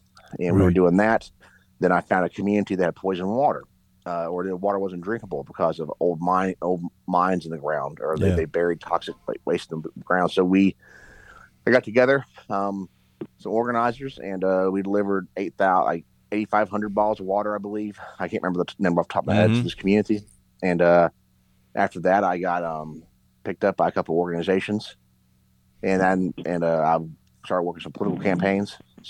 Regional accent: West Virginia, United States; I was born in West Virginia. I went to high school in Monroe County, James Monroe.

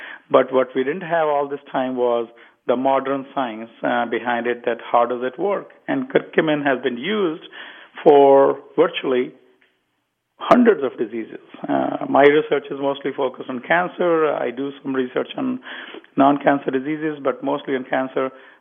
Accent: India; growing up in India.

